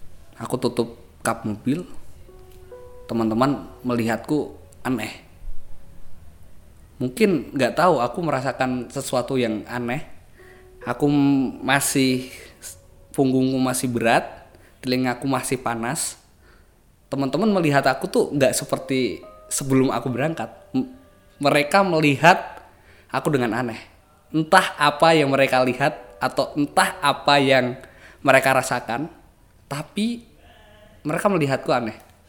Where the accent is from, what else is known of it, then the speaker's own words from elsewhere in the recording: Magelang, Central Java, Indonesia; kalau teman-teman tahu di daerah Magelang, karena saya orang Magelang, sebelum dari kota Magelang